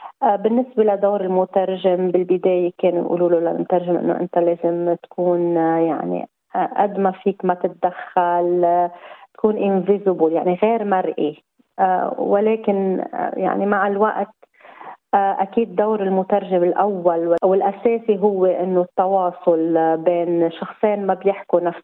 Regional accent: Lebanon

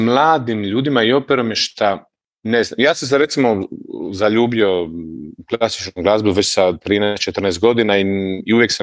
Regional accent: Omiš, Split-Dalmatia County, Croatia; Ja sam svirao trubu u osnovnoj školi, prvo u Omišu, ja sam inače iz Omiša, i onda u srednjoj školi u Splitu

